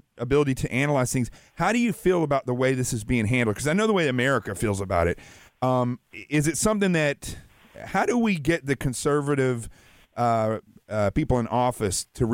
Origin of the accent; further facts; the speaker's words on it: Arkansas, United States; and I'm from the South. I'm from Arkansas.